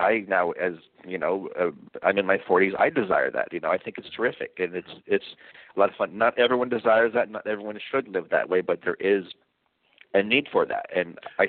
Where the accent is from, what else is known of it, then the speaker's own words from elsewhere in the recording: Thousand Oaks, California, United States; I grew up, I'll tell you, I grew up in Thousand Oaks, California, which is about an hour and a half north of here.